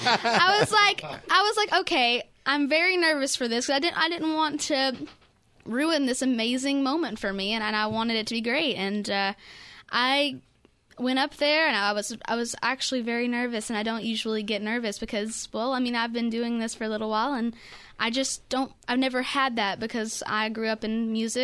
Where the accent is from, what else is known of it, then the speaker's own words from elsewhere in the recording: Madisonville, Tennessee, United States; That is my hometown.